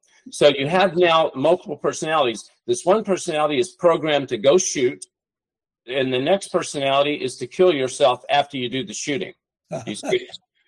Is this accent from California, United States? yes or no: yes; Hollywood, California, United States; that's a big thing because I'm from Hollywood.